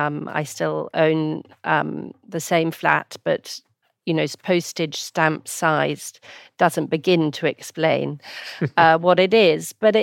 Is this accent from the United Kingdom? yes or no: no; Hong Kong; The flat we grew up in Hong Kong, aged five.